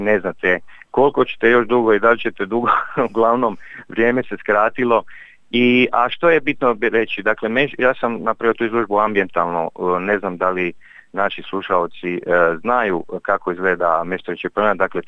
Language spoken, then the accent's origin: Croatian; Split, Split-Dalmatia County, Croatia; born there; ja sam rođen u Splitu na Dobriću 11